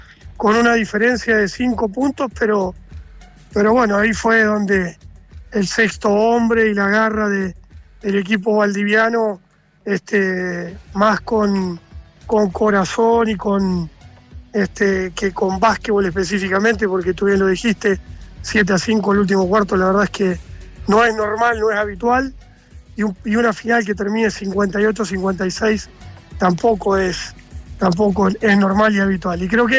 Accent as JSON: {"language": "Spanish", "town": "San Nicolás de los Arroyos", "region": "Buenos Aires Province", "country": "Argentina", "tie": "born or raised there", "lives_now": "Santiago, Chile", "said": "A San Nicolás de los Arroyos, allí mismo."}